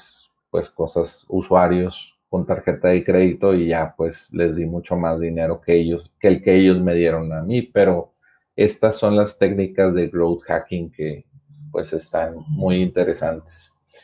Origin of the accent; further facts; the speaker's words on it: Monterrey, Nuevo León, Mexico; que yo soy de Monterrey, Nuevo León, México.